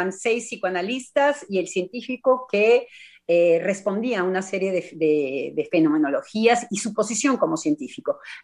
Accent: Mexico; ahora les digo por qué, como mexicana, para mí es terrible la fórmula.

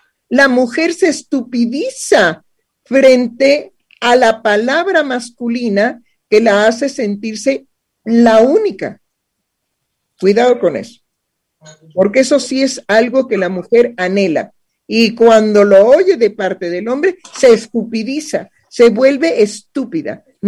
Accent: Mexico; Entonces, seamos claros, pues somos mexicanos, ¿no?

